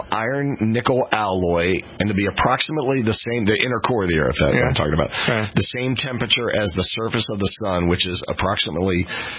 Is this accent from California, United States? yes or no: no; Maryland, United States; because I'm from Maryland and I'm trying to get all my friends to vote one way or the other.